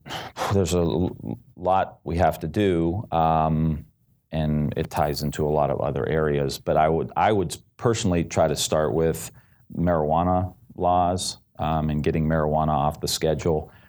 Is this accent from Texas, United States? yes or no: no; Ohio, United States; So when I started, I told you I come from Northeast Ohio. I grew up Catholic. I went to Catholic schools.